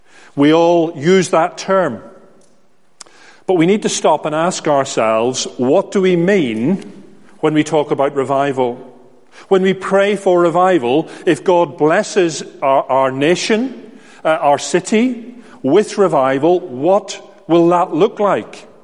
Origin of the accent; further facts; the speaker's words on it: Northern Ireland, United Kingdom; The church in which I grew up in Northern Ireland